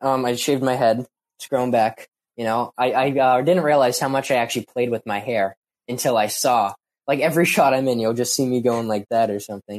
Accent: Massachusetts, United States; So she lives in California and I'm from Massachusetts.

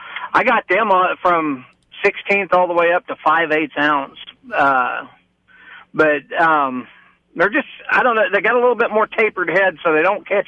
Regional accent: Kansas City, United States; Unfortunately, I know you're from out in Colorado, and I'm from Kansas City.

